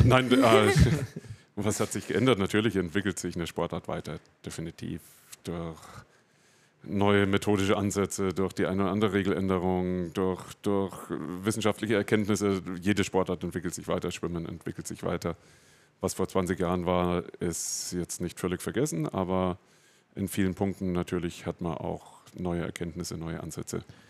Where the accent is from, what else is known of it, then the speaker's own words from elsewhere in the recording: Bubenreuth, Bavaria, Germany; Ich bin in Bubenreuth groß geworden.